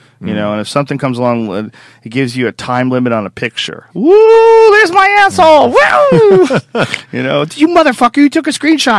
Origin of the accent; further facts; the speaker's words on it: Boston, Massachusetts, United States; I grew up in Boston, and the first time I came to California, I went to Bellflower.